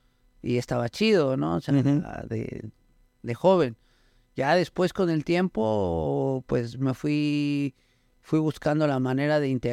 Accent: Texcoco, State of Mexico, Mexico; me llevaron bien morrito para allá, para Texcoco. Y pues ahí es crecido, de hecho es donde tengo todos mis recuerdos de la infancia y donde estoy viviendo actualmente.

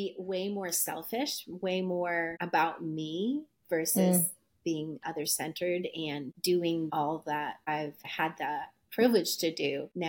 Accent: India; because I'm Indian, and Indian tradition, thousands of years of tradition, is that we have arranged marriages, and that's who you marry.

